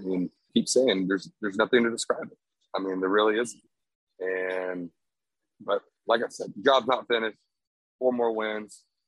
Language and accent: English; Texas, United States; Obviously, I don't know if you know, but I'm from Texas, born and raised.